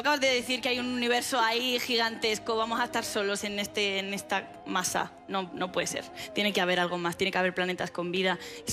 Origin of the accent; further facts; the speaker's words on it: Huétor-Tájar, Andalusia, Spain; Echo de menos mi pueblo, Huetortájar, que hoy están de feria